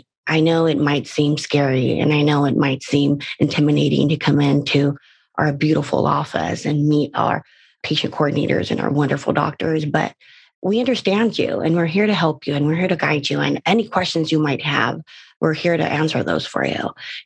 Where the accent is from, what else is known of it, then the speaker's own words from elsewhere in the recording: San Diego, California, United States; No, I'm actually from San Diego.